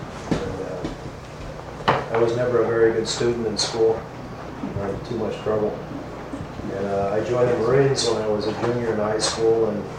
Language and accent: English; California, United States; I was born in California and raised in California, Northern California, in the country. Around cows and sheep and 4-H and horses, and it was a rural rural life.